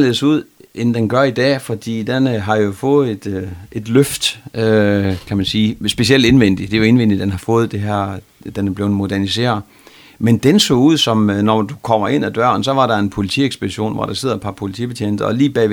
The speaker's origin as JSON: {"language": "Danish", "region": "North Denmark Region", "country": "Denmark", "also_born_or_lived": "Hillerød", "said": "Nej, jeg kommer jo her fra Nordjylland"}